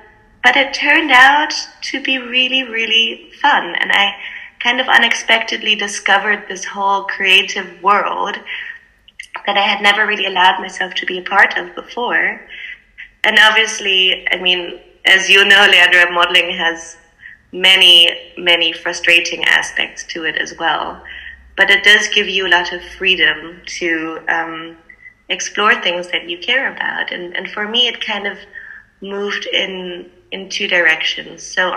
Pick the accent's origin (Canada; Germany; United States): Germany; also born or lived in China / Scotland; now in London, United Kingdom; I'm half German, half Singaporean. I grew up mostly in Germany, but I spent some time living in China, in Scotland. Now I'm living in London, in the UK.